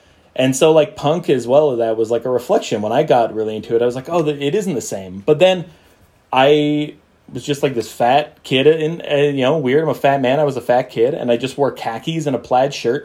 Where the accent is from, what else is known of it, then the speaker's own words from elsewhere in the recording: Vancouver, British Columbia, Canada; now in Toronto, Canada; I am from Vancouver. Like, I was, you know, grew up there my whole life. I'd never lived anywhere else. And, like, I was 30 years old.